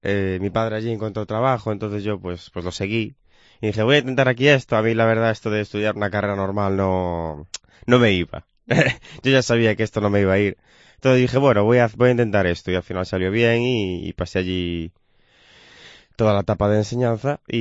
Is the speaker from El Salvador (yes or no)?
no; Ferrol, Galicia, Spain; ¿no? bueno, soy un músico de 23 años, soy de aquí, de Ferrol, vivo aquí en Ferrol